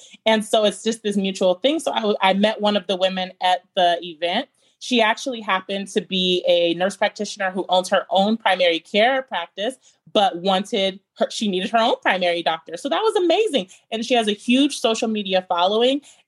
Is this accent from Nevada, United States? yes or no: yes; Las Vegas, Nevada, United States; Yes, it's great because Vegas is my hometown, but I've been gone for over a decade. So I'm like a new person back in my hometown.